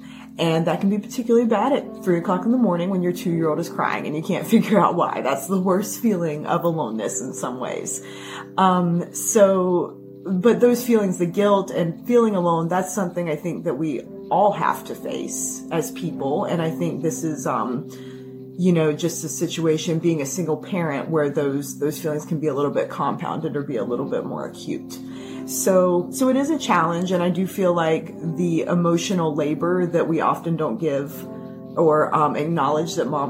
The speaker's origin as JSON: {"language": "English", "region": "the South", "country": "United States", "said": "I'm from the South. I'm from a small rural area."}